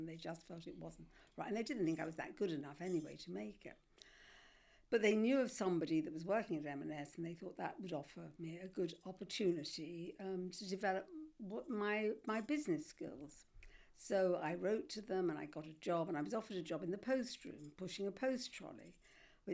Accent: London, United Kingdom; I am a Londoner, but normally I don't go very far north of St John's Wood

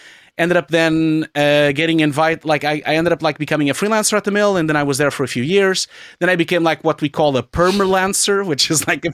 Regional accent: Portugal; but I'm originally from Portugal.

